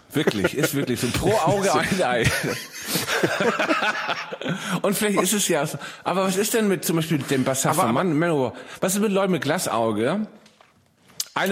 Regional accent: Hamburg, Germany; auch ich als Hamburger

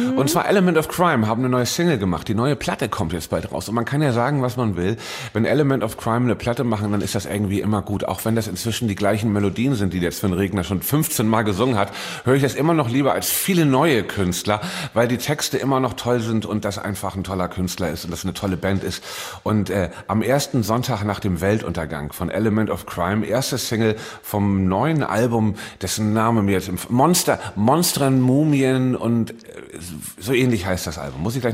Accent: Hamburg, Germany; In meiner Heimatstadt Hamburg.

